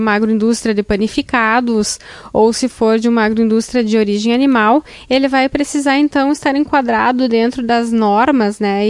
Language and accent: Portuguese; Chapada, Brazil; Sou natural de Chapada.